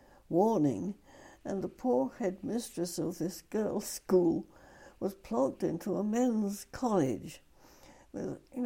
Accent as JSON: {"language": "English", "town": "Trimley St Mary", "region": "East of England", "country": "United Kingdom", "tie": "born there", "said": "Well, I was born in late August in Suffolk, where my grandfather, not this one, but my mother's father, was the rector of a little parish outside Ipswich called Trimley St. Mary. And I was born there in the late summer after they came back from Sweden."}